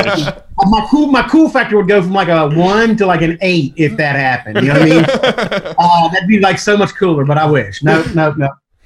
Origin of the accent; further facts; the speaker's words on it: Pascagoula, Mississippi, United States; I grew up in South Mississippi, in a small town named Pascagoula, Mississippi.